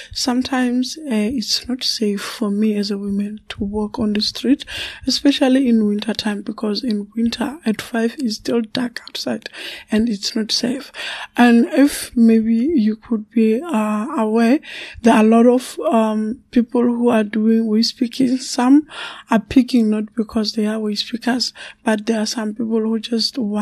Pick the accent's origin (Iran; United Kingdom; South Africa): South Africa; Eastern Cape; I grew up in Eastern Cape.